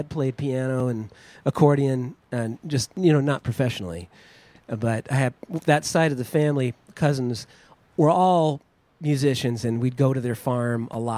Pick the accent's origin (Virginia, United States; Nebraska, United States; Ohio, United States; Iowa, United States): Iowa, United States; Oskaloosa; moved away as an adult; Southeast. I'm from Oskaloosa, little town